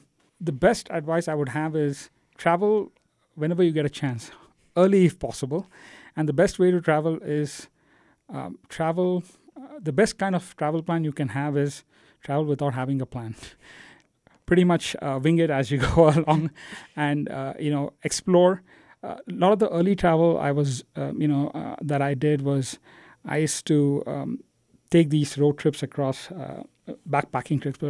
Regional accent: Bangalore, Karnataka, India; now in United States; though I'm from India, I've never really, you know, growing up in Bangalore is all about, you know, trying to graduate from school, college, and then right after college, I moved to the U.S.

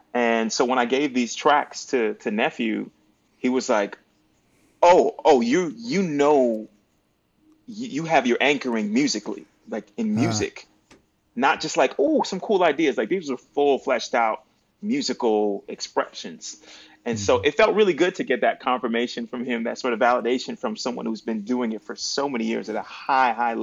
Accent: Florida, United States; since I was a kid, me and my brother had this this band called … growing up in Florida.

